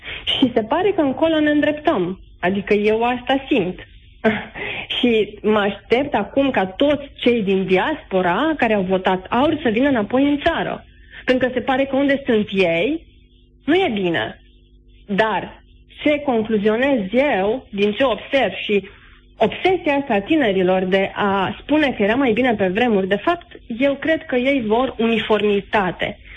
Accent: Oradea, Bihor County, Romania; sunt din Oradea, am 36 de ani.

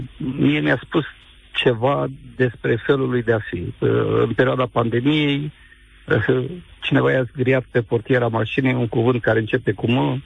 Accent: Neamț County, Romania; Eu sunt din Neamț.

